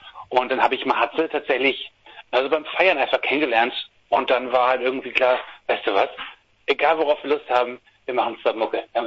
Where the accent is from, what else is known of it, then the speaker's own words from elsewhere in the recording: Flensburg, Schleswig-Holstein, Germany; ich komme mal aus Flensburg und so, das ist eine Kleinstadt